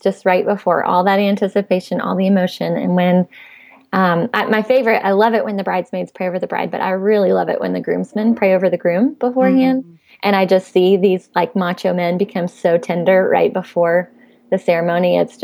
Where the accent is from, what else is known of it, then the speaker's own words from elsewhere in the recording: Raleigh, North Carolina, United States; I am a North Carolina girl born and raised in Raleigh.